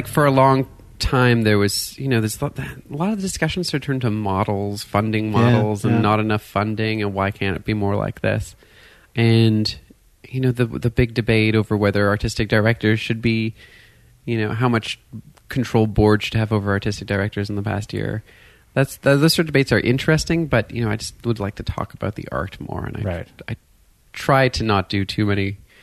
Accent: Montreal, Quebec, Canada; Well, for me, the significance of growing up in Montreal in that environment is that culture, language, these things are so important.

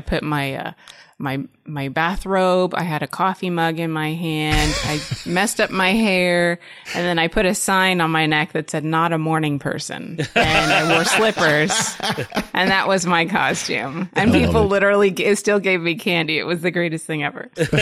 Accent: United States; I grew up here in the United States.

